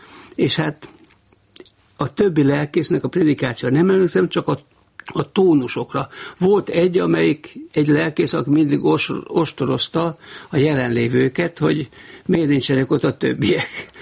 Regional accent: Nyíregyháza, Szabolcs-Szatmár-Bereg, Hungary; also born or lived in Kondoros; én Kondroson születtem még, két nővéremmel együtt, öcsém, aki 10 éve fiatalabb, az már Nyíregyházán született, 2 éves koromban, tehát 40-ben áthelyeztek édesapámat Nyíregyháza

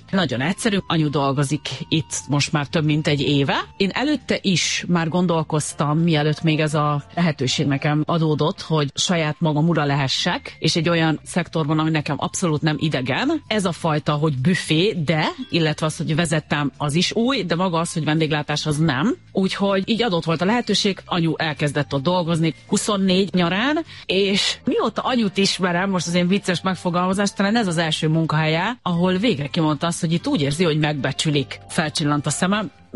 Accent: Hungary; de magyarok vagyunk

